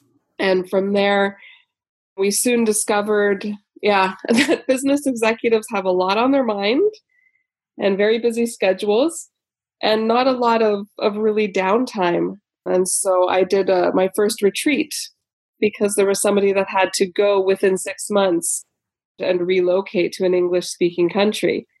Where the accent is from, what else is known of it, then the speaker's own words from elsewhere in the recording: Canada; also born or lived in United States / France; now in Germany; I'm actually originally from Canada. Did a little detour through the United States and Florida and France, and we've been in Germany for 3 years